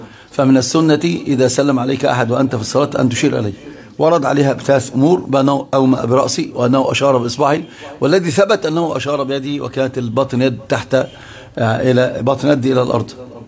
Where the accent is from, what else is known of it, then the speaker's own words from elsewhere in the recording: Egypt; لكن هناك عندنا في مصر الشائع والذائع الشرك في هذا الباب